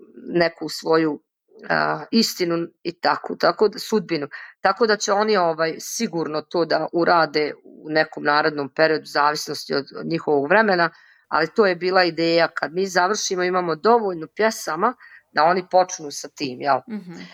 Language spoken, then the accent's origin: Serbian; Teslić, Republika Srpska, Bosnia & Herzegovina; Ja dolazim iz Republike Srpske, iz Teslića grada. Grad Teslić, mali grad. Mali, ali sa mnogo duše